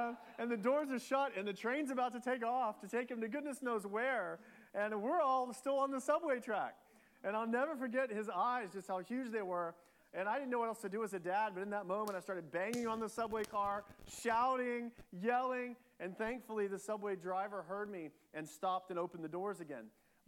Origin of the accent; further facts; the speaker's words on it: Bastrop, Texas, United States; Bastrop. I was born in Texas, but grew up here. My family's from East Texas.